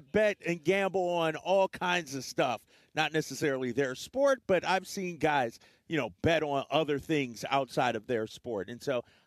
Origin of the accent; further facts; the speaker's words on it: Philadelphia, Pennsylvania, United States; Even though I'm from Philly. That's my team. The Sixers grew up in Philadelphia